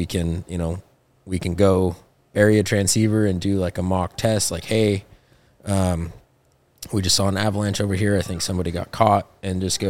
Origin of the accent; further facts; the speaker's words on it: Montana, United States; growing up in Montana, being around snow my whole life